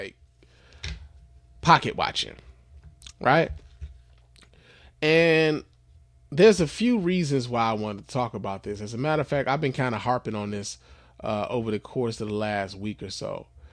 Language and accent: English; Chicago, Illinois, United States; Of course, you guys know I'm from Chicago. Chicago is home for me.